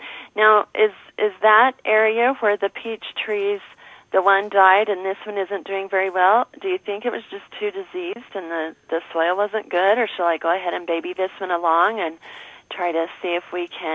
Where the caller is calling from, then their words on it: Sandy, United States; Hi, I'm calling from Sandy, and I have peach tree questions.